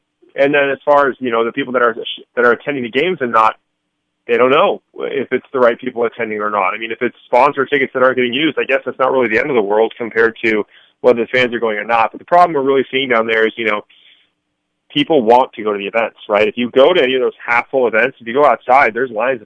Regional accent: California, United States; now in Los Angeles, United States; I'm not from Los Angeles, for those listening. I'm from Northern California, so it took me a while to get used to it.

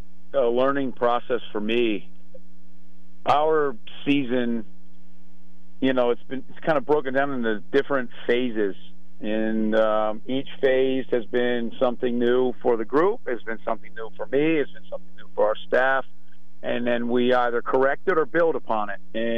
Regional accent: Philadelphia, Pennsylvania, United States; I was just thinking, I feel like growing up in Philadelphia, I feel like this is my own version of WIP after an Eagles game on a Sunday

